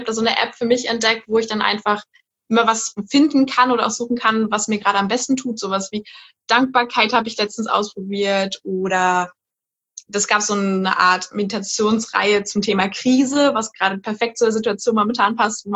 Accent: Berlin, Germany; ich komme ja wie gesagt aus Berlin und ich liebe es eigentlich jetzt rauszugehen und die Stadt zu erkunden. Und genau, ich studiere eigentlich in Greifswald und das ist immer ein bisschen kleiner und ruhiger

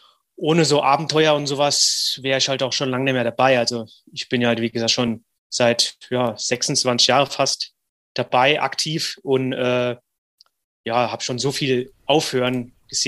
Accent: Neunkirchen, Saarland, Germany; damals in meiner Heimatstadt Neunkirchen

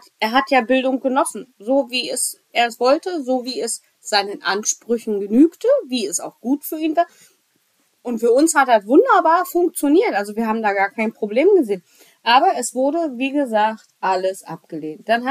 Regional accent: Switzerland; Und so als Schweizer Staatsbürger ist es natürlich ganz lustig, dass man mit Österreich verglichen wird.

